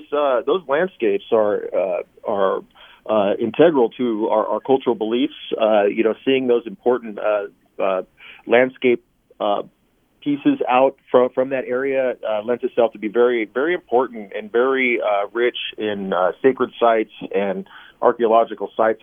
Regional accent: California, United States; So I'm from Yochadehi.

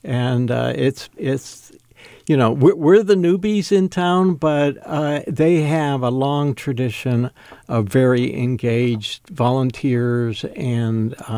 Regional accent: Pittsburgh, Pennsylvania, United States; I grew up in Pittsburgh, and the legacy of rivers in Pittsburgh, you have two rivers that come together to form a third

